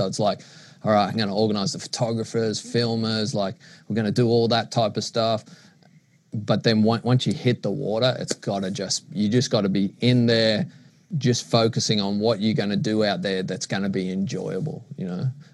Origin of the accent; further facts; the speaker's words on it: Maroubra, New South Wales, Australia; I think a huge portion of it was growing up in Maroubra